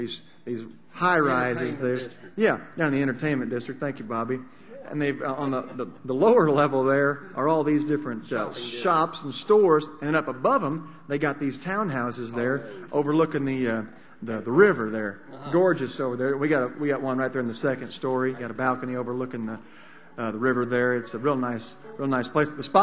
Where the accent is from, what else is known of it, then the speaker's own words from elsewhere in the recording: Missouri, United States; We're from the Ozarks there, but we try to stay away from the glitz and glamour of Branson as much.